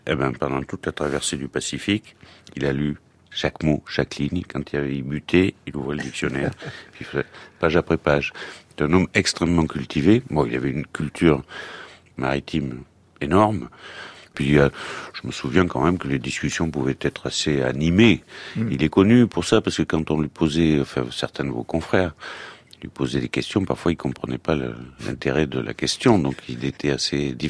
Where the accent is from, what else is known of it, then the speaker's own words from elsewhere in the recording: South-West France, France; on est du sud-ouest, on est plutôt des terriens à l'origine.